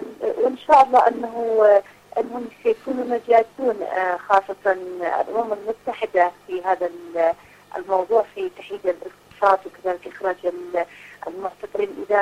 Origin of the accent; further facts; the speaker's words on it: Yemen; لكن نحن كيمنيين ونلحظ على أرض الواقع شيء آخر